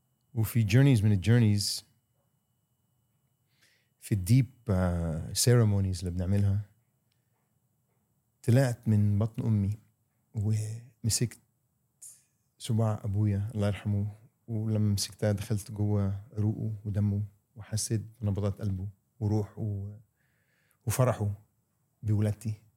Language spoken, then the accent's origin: Arabic; Egypt; moved away as an adult; also born or lived in United States / Bali / Saudi Arabia / Dubai; انا اتولدت في امريكا، وفترة مصر من 10 إلى 20 سنة كانت فترة قوية بزور وأنا فخور بها. وتعلمت أهل، دين، لغة، أخلاق